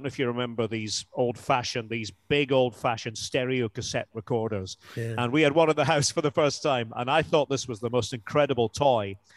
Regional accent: Aberdeen, Scotland, United Kingdom; being a Scot, who would just talk to himself. And then I plucked up the courage to take the recording device with me to Pittodrie, the stadium in Aberdeen. I'm a very proud Aberdonian. My local team is Aberdeen.

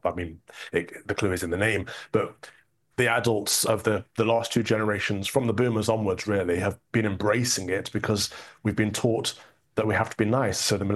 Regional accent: United Kingdom; particularly in America and in my home country, Great Britain, where we have the Church of England, which has been the predominant Christian denomination for the last 500 years.

